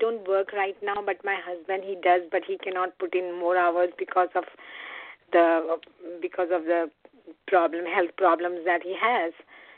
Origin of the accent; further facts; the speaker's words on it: Connecticut, United States; from Connecticut.